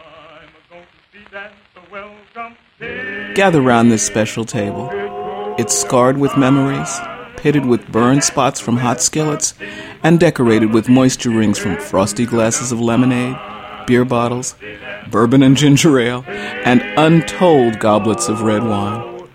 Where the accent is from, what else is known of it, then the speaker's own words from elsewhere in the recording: Queens, New York, United States; I came from Queens, but the cultural distance was perhaps even greater.